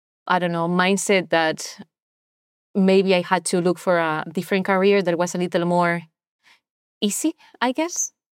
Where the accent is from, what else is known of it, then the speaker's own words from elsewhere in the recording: Galicia, Spain; is next to my house, my hometown.